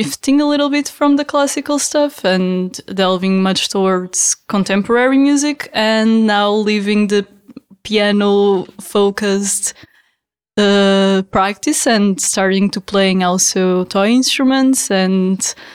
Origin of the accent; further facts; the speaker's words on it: Portugal; I also come from Portugal, like Pedro.